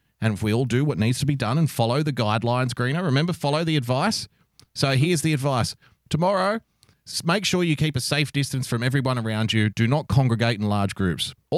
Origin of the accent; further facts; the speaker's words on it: Australia; I love my country, don't get me wrong, and I love being an Australian